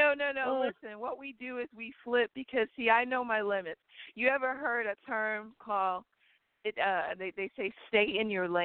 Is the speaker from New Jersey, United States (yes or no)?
no; Miami, Florida, United States; Yeah, I'm from Miami. I'm glad you brought that up.